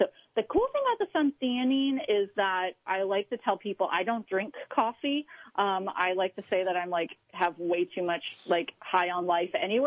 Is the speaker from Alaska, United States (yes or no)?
yes; Alaska, United States; you know I'm from Alaska, so I'm probably going to pick rhodiola just because it is a natural, it's one of my plants. It grows up there